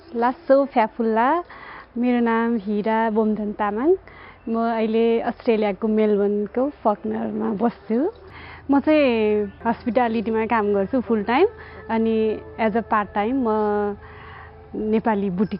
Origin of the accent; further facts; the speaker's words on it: Bagmati, Nepal; हाम्रो मेरो घर चाहिँ काभ्रे हो